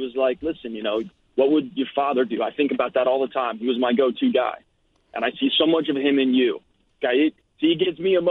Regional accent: California, United States; also born or lived in Anaheim; Grew up in Orange County, California, but I was born in Anaheim, which is the home of Disney. And, I grew up a very California life

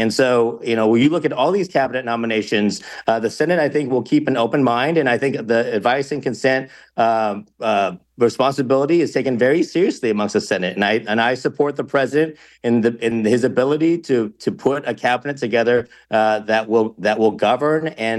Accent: California, United States; Our state is in crisis as a Californian.

